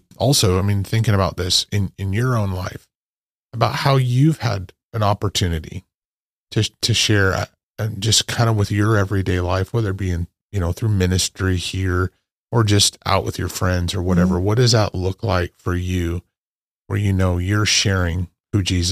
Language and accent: English; Idaho, United States; when I was growing up in Northern Idaho and our family there was my grandfather was superintendent of the mill, and my family was pretty well known.